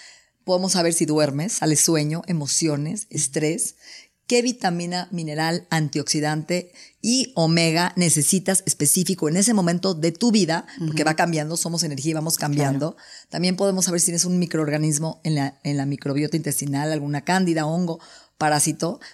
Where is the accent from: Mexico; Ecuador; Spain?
Mexico; y no porque soy mexicana, lo digo